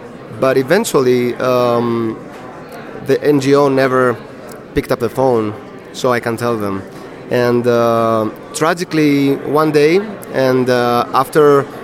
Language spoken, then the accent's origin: English; Athens, Attica, Greece; I am a photographer from Athens, Greece